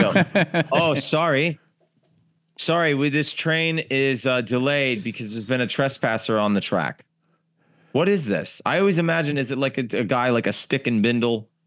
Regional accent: United States; now in United Kingdom; So I think because I sometimes talk about living here, being on trains, being American in Britain.

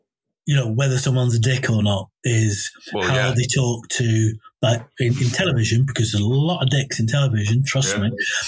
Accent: Altrincham, North West England, United Kingdom; Because going into Manchester, I grew up in Altrincham, and so going into Manchester became my addiction.

